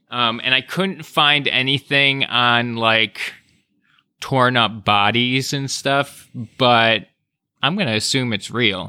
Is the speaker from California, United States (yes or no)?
yes; San Diego, California, United States; back to my hometown of San Diego.